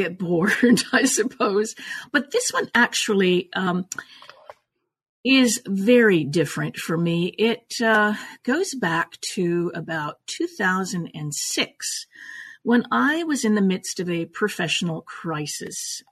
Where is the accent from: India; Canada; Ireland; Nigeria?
Canada; also born or lived in Italy; now in Los Angeles, United States; I was born in Italy, raised in Canada, and have been in Los Angeles since 1981.